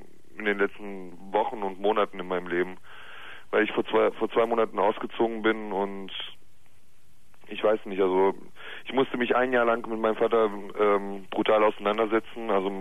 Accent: Italy; ich bin Italiener.

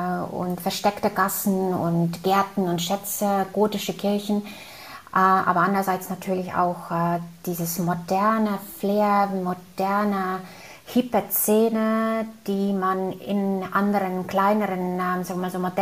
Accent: Estonia; first language Estonian; German is a second language; Das ist unsere Muttersprache und das ist eine finno-ugrische Sprache. Und das sprechen so, also mal so mehr als 1 Million Menschen. Also wir haben insgesamt 1,3 Millionen Menschen in Estland Einwohner und mehr als 1 Million hat die Sprache als Muttersprache.

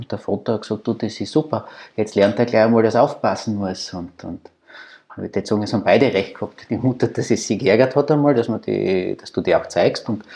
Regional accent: Austria; die Sympathien bei uns in Österreich, und das ist wirklich signifikant für Österreich

